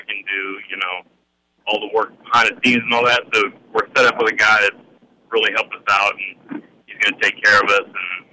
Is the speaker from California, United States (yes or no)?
no; Hanover, Kansas, United States; Yeah, I grew up in Hanover. My family has a farm near the state line by Odell area. But grew up in Hanover, you know, went to school there.